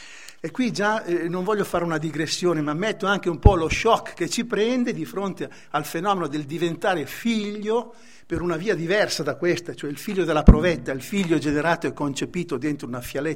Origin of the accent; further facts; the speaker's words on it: Como, Lombardy, Italy; io sono comasco, quindi sono mezzo svizzero anch'io, sono vicino alla Svizzera